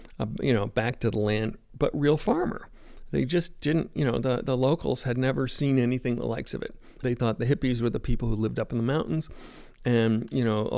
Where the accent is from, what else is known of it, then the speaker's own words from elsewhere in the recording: Berkeley, California, United States; You know, I was kind of a newcomer, and I was from Berkeley, and I had long hair and a beard.